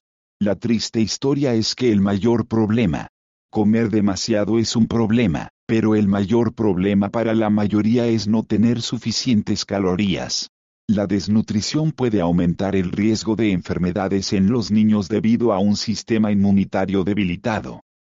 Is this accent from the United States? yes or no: yes; United States; No me ha tocado el hambre. Crecí en Estados Unidos